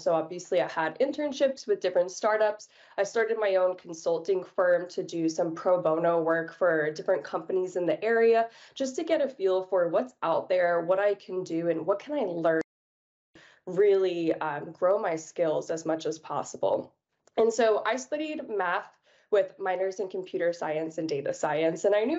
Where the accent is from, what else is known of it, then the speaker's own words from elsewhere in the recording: New York, United States; we were originally from the East Coast. So we were both born and raised in New York.